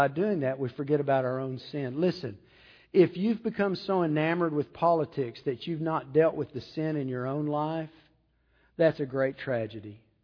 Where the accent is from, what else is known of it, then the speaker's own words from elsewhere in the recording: Texas, United States; I love Texas. I grew up in Texas. I'm from Texas. Texas ain't home. I love Louisiana. I've lived in Louisiana 16 years.